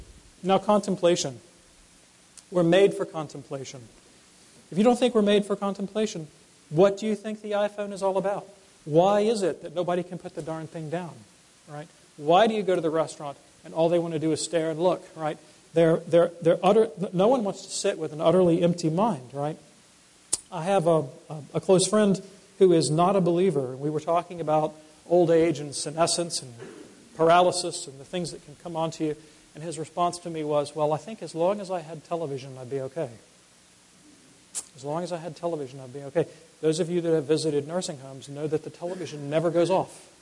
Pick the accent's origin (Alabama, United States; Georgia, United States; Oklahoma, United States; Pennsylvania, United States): Alabama, United States; Birmingham; I grew up in Birmingham, Alabama, where Catholics are 2 or 3% of the population.